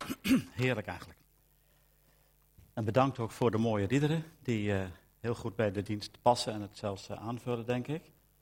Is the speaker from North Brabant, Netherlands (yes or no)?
no; Drenthe, Netherlands; Ik ben een geboren Drent, dus ik voel me hier aan de rand van het Drents dorp en het bos helemaal thuis.